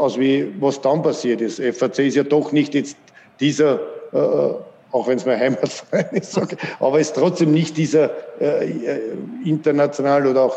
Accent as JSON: {"language": "German", "town": "Floridsdorf", "region": "Vienna", "country": "Austria", "tie": "born or raised there", "said": "dass FAC mein Heimatverein ist, wo ich aufgewachsen bin, von klein auf bis in die erste Mannschaft und aus Floridsdorf komme"}